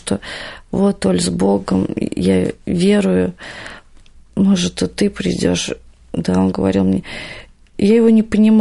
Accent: Ulyanovsk, Ulyanovsk Oblast, Russia; born there; Родилась я в Ульяновске, город на Волге. Очень хороший город.

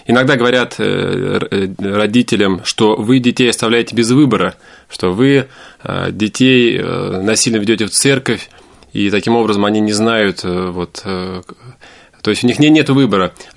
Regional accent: Krasnoyarsk Krai, Russia; born there; у меня до сих пор вот в свидетельстве о рождении написано место рождения, и даже в паспорте это Красноярский край, Кежемский район. Вот поэтому как бы я сам сибиряк.

